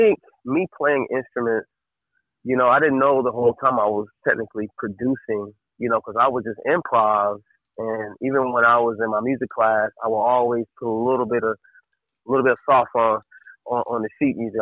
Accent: Raleigh, North Carolina, United States; also born or lived in Kingsville; now in Charlotte, United States; I was raised most of my life in Raleigh, North Carolina.

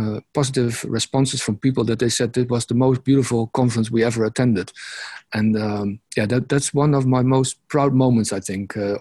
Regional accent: Groningen, Netherlands; in 2015, we organized a conference in Groningen, in my hometown.

